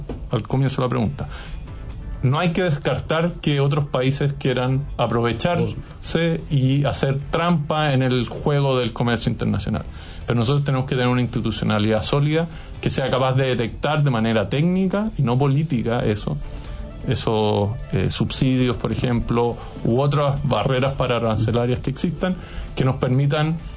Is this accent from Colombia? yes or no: no; Chile; Y nosotros como chilenos dejamos de tener la posibilidad de consumir esos bienes